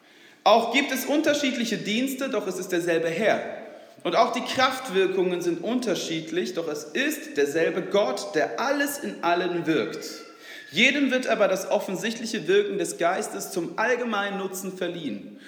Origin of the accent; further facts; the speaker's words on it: Sweden; first language Swedish; German is a second language; Wenn einer von euch anfangen würde, Schwedisch zu sprechen, ich würde es verstehen, so weil es meine Muttersprache ist.